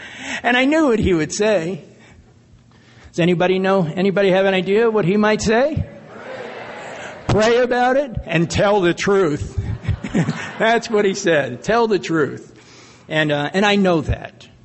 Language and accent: English; New York, United States; now in Arizona, United States; I grew up in New York, Long Island. Yeah. All right. I'm still a New Yorker at heart. Even though my office in Arizona